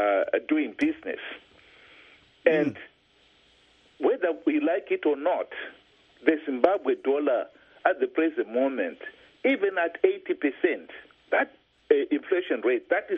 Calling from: United Kingdom

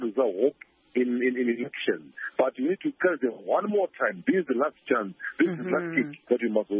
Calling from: Johannesburg, Gauteng, South Africa; we are speaking from … from South Africa and JHB.

